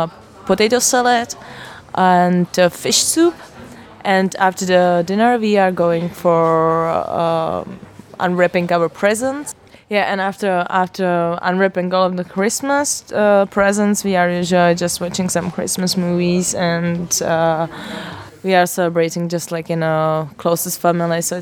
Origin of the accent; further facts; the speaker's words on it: Czechia; English is a second language; and I'm coming from Czech Republic.